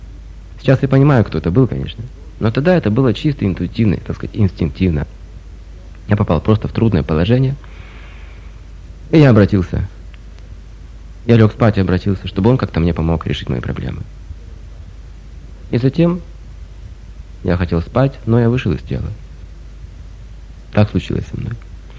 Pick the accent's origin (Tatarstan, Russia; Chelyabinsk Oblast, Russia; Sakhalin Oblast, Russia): Sakhalin Oblast, Russia; Я рос на Сахалине, и там даже не было ни одной церкви в том городе, где я жил.